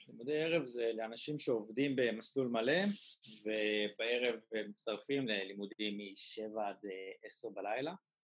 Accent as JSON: {"language": "Hebrew", "town": "Maccabim-Re'ut", "region": "Central District", "country": "Israel", "moved": "as an adult", "lives_now": "Hong Kong", "said": "אני בן 30, אני במקור ממכבים רעות. עברתי להונג קונג לפני עוד מעט 7 שנים כבר."}